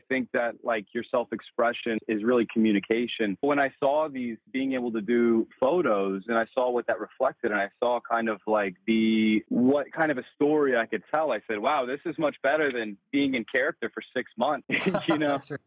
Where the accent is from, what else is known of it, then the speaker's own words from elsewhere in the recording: United States; I grew up on Kraft mac and cheese and beanies and weenies and things like that. I'm like a good American boy.